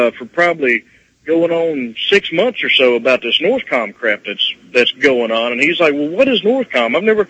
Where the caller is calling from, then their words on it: Mississippi, United States; Actually, I'm calling from Mississippi.